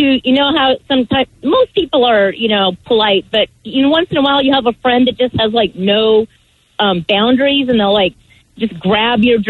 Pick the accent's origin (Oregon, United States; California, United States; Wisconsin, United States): California, United States; moved away as an adult; And I grew up in California, but since I moved up here for college, then the whole weather thing was different.